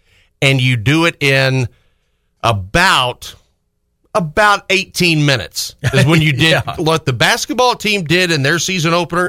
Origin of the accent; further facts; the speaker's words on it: Louisville, Kentucky, United States; moved away; Growing up in Louisville, I heard it from the majority of Louisville fans. Leaving Louisville in the summer of 92 to come eastward, I heard it from UK fans.